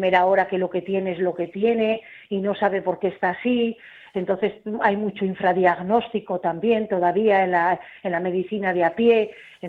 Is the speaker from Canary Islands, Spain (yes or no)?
no; Getxo, Basque Country, Spain; he hablado con ellos precisamente porque yo soy de Guecho